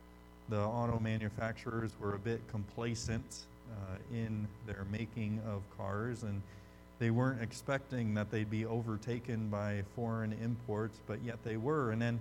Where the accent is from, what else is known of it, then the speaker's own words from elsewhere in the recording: Michigan, United States; As a kid growing up in Michigan, you get a lot of news about Detroit